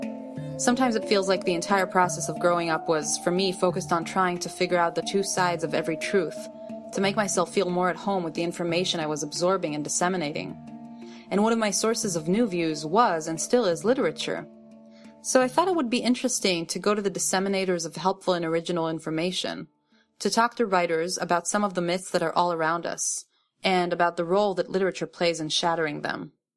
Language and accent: English; Israel; Growing up in Israel, you can become so immersed in a sense of history